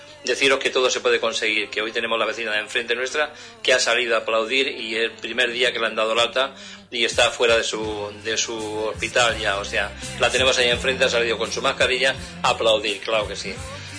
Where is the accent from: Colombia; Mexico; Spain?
Spain; Barcelona, Catalonia; de Barcelona.